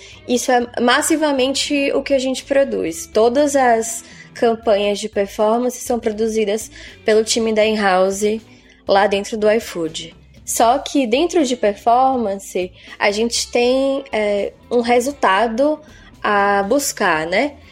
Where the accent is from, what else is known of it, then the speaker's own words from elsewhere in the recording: Salvador, Bahia, Brazil; moved away as an adult; now in São Paulo, Brazil; 9 anos de passagens por agências aqui em São Paulo. Eu sou de Salvador, com formação em jornalismo